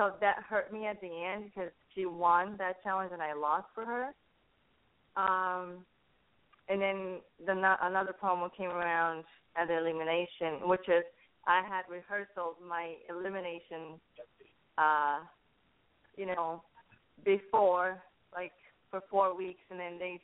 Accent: Brazil; English is a second language; because I came from Brazil. I went through a lot of tough times.

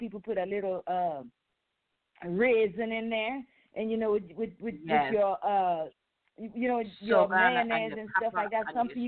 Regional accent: St. Croix, U.S. Virgin Islands; born there; also born or lived in St. Lucia; So for me, my parents are from St. Lucia. So when I was born in St. Croix, I went back home to St. Lucia to meet my parents.

